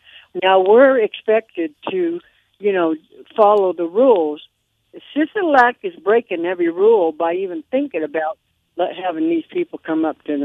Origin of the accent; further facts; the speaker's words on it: California, United States; I come from California. There are mountains around there to go to that are beautiful too.